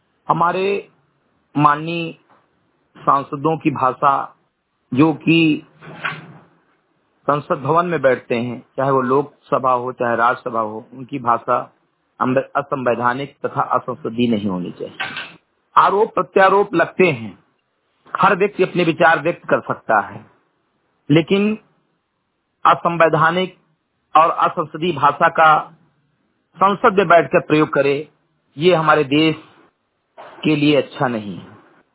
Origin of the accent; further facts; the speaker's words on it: Uttar Pradesh, India; ग्राम सभा से निकट विकास पूर्वज जनपद बहराइच का मूल निवासी हूँ